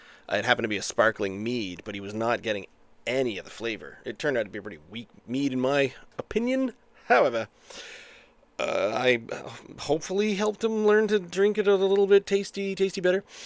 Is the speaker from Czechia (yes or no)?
yes; Czechia; accent: Czech; English is a second language; Pardon me, I have come from the Czech Republic. As you can tell by my very Czech accent.